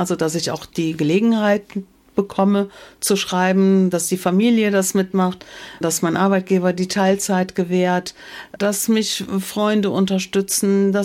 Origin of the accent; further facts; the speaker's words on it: Erpel, Rhineland-Palatinate, Germany; in meinem Heimatort Erpel, 30 Kilometer südlich.